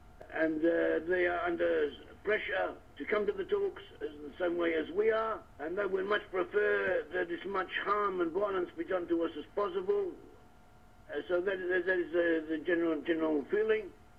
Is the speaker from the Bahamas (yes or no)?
no; Australia; now in Israel; Yes, I've been here more than 20 years, but I still have my accent.